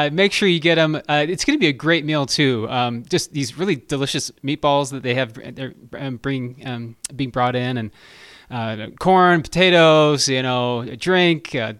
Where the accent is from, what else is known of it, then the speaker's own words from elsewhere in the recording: Salt Lake City, Utah, United States; I'm a city slicker. I'm a transplant from Salt Lake. I have roots here, but I didn't grow up in a rural community, an agricultural community.